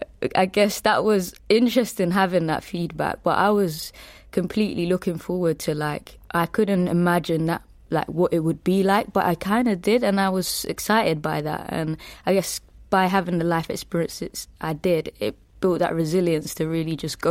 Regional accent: Deptford, London, United Kingdom; It wasn't like it is now, gentrified and stuff. Coming from a place close to a estate called Pepys Estate, it was obviously quite challenging.

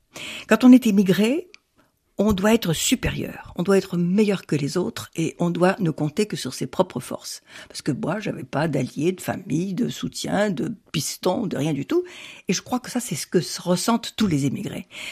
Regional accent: Russia; je suis costaud, je suis baraquée, je suis charpentée, je suis russe.

